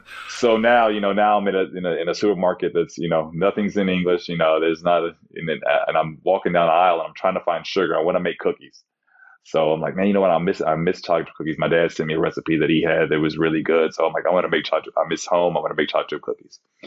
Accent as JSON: {"language": "English", "country": "United States", "said": "I'm American through and through, so I love everything that America's about."}